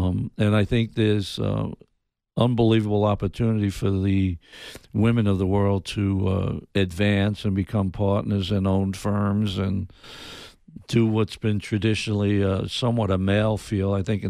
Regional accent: New York City, New York, United States; Yeah, I grew up in New York City, and that was the Mickey Mantle, Roger Maris days

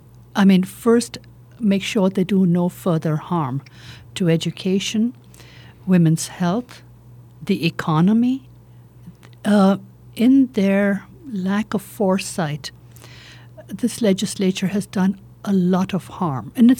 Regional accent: India; I was born in India. You can probably detect a bit of an accent.

